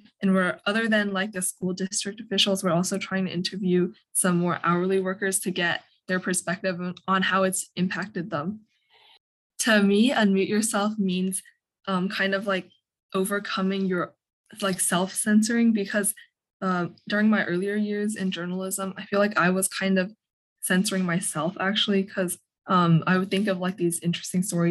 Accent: Johns Creek, Georgia, United States; I'm from Johns Creek, Georgia, near Atlanta, and I'm the editor-in-chief of The Messenger at Northview High School.

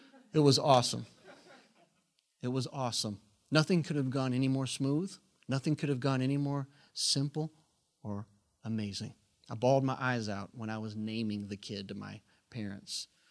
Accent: Tulsa, Oklahoma, United States; I come from the South. That's like non-existent. You know, there's no one who has a home birth in Tulsa, Oklahoma.

